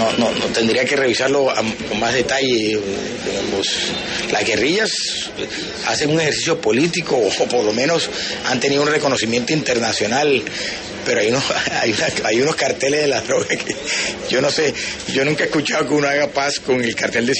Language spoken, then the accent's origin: Spanish; Puerto Asís, Putumayo, Colombia; Yo vengo de Puerto Asís y hablé con campesinos allá